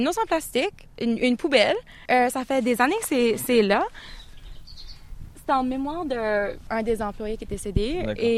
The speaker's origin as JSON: {"language": "French", "country": "Canada", "said": "Je suis originaire du Canada"}